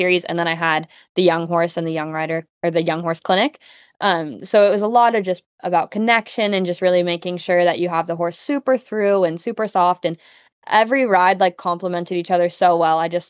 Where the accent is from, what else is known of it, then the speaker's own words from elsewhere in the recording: Washington, United States; moved away as an adult; now in Encinitas, United States; I am a 24-year-old dressage rider. I'm originally from Washington and have moved here about 6 years ago.